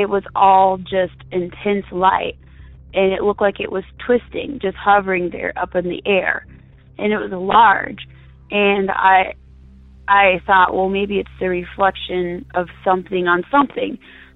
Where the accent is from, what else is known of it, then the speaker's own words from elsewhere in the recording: Illinois, United States; I'm from Midwest Illinois